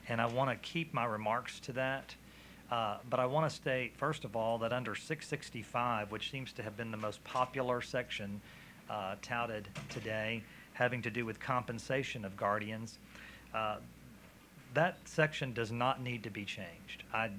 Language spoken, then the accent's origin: English; Houston, Texas, United States; from Houston, Texas. I'm a probate attorney.